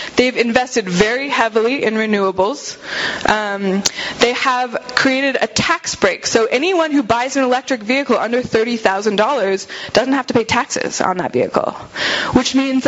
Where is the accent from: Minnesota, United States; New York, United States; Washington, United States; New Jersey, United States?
Washington, United States; Seattle; I'm from Seattle, so I see it a lot and I think about it a lot.